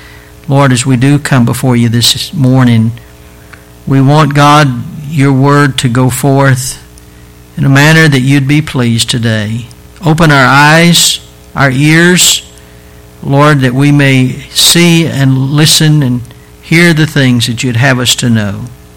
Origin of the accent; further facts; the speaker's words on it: Alabama, United States; Alabama, we're kind of laid back. Matter of fact, I think that that's why when you go to a place like that as a Southerner, you're easily identified.